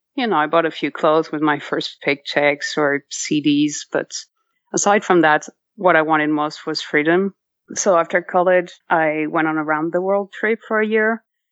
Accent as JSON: {"language": "English", "town": "Paris", "region": "Île-de-France", "country": "France", "tie": "born or raised there", "said": "Okay, so I'm 37. I was born in Paris, France, and that's where I grew up until college."}